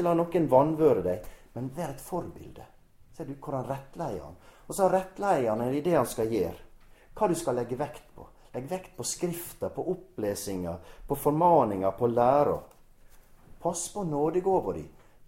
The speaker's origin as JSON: {"language": "Norwegian", "town": "Godøya", "region": "Møre og Romsdal", "country": "Norway", "tie": "born or raised there", "said": "jeg fikk vekse opp og bli en ung kristen i forsamlingen min hjemme på Godøya."}